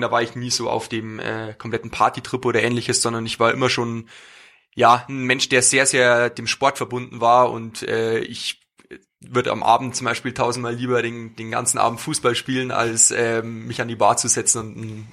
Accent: Bavaria, Germany; Genau, also ich komme aus dem tiefsten Bayern, nahe der österreichischen Grenze vom schönen Chiemsee.

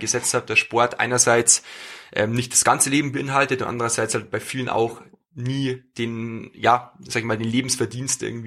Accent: Bavaria, Germany; Genau, also ich komme aus dem tiefsten Bayern, nahe der österreichischen Grenze vom schönen Chiemsee.

